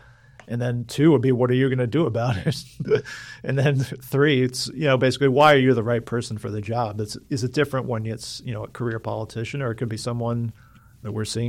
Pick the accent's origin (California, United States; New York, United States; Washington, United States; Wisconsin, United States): New York, United States; also born or lived in Newburgh, New York; I grew up in Orange County, New York, which was – I was born in Newburgh, and then I went to Cornwall High School.